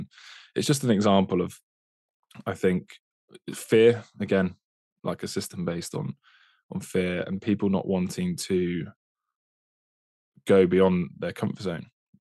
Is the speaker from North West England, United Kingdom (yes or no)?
no; Oxford, South East England, United Kingdom; I'm from Oxford, and that's not even a small town. It's quite a reasonable sized city.